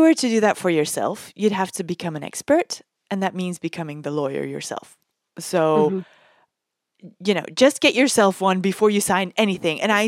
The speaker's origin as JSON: {"language": "English", "country": "Belgium", "said": "So yeah, I'm from Belgium, right?"}